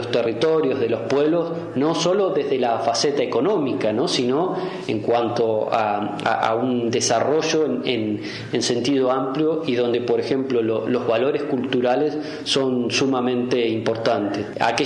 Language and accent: Spanish; Argentina; más allá de nuestra impronta como ser argentino